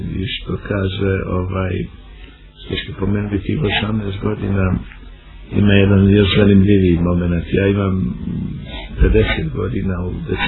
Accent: Vareš, Federation of Bosnia and Herzegovina, Bosnia & Herzegovina; also born or lived in Belgrade, Serbia; Onu drugu polovinu dijelim na dvoje, to je djetinjstvo, tamo gdje sam rođen u Varešu, Planinici, a ona jedna polovina je bila u Beogradu i to je stvari, ta tri mjesta su stvari nešto mog življenja, a to Hercegovina sad ima već 25 godina života.

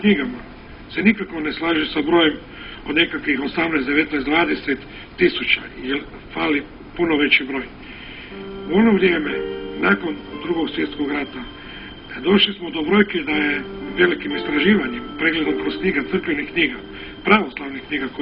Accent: Zagreb, City of Zagreb, Croatia; Odrastao sam u Zagrebu, u Dubravi.

